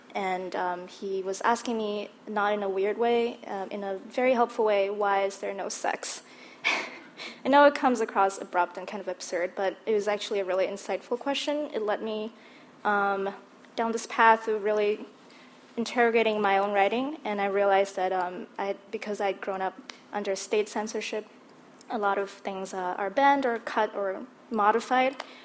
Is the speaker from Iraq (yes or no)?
no; Malaysia; moved away as an adult; I was born and raised in Malaysia. I left when I was 19 years old, so you know, by some definitions, an adult.